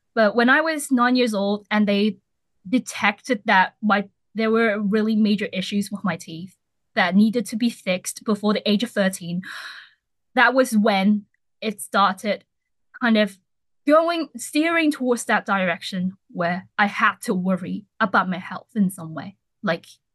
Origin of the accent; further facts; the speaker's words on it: Hong Kong; I'm from Hong Kong